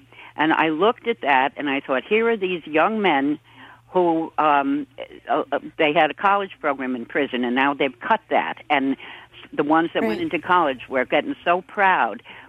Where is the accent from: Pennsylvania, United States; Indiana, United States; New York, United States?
New York, United States; Brooklyn; now in Perrysburg, United States; I'm from New York and Brooklyn, and my father was in family. And I live up in Perrysburg, New York